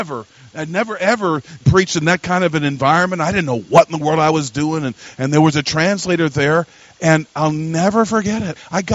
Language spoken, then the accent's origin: English; United States; born there; I hadn't been out of the country except to Canada. I was born on the Canadian border, hello.